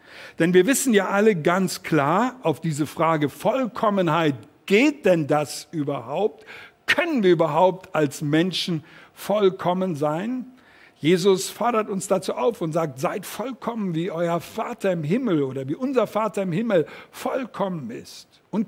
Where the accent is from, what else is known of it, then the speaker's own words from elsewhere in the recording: Northern Germany, Germany; wie man so bei uns in Norddeutschland sagt